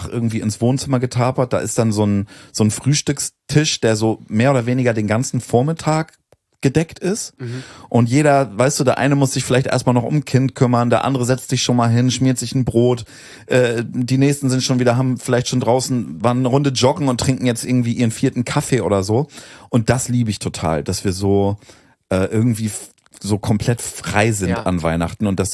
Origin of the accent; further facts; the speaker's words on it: Northern Germany, Germany; Bei uns in Norddeutschland bist du immer am Silvesterabend, hast du dich verkleidet.